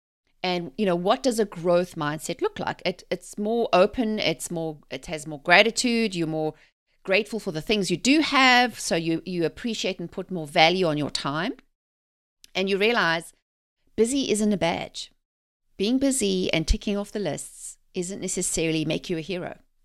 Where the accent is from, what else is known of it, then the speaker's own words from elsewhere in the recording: South Africa; I grew up in South Africa, okay, and we didn't have automatic cars.